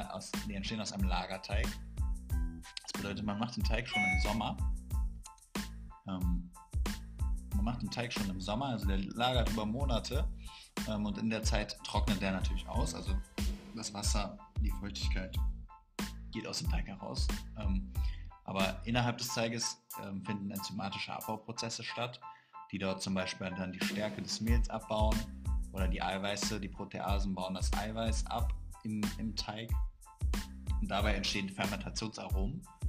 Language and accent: German; Düsseldorf, North Rhine-Westphalia, Germany; ich bin erstmal 23 Jahre alt. Wir kommen beide aus Düsseldorf